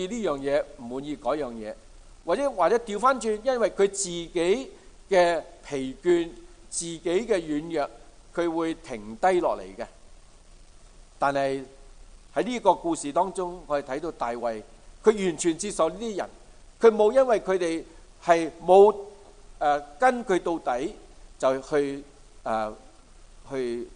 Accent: China; 我中國人有孫子嘅兵法啊

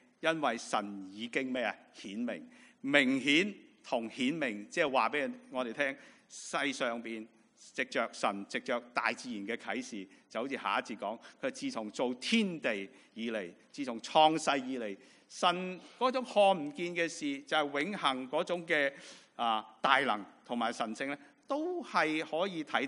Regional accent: China; 其实我们中国人中华文化里面都有一些这样的说话

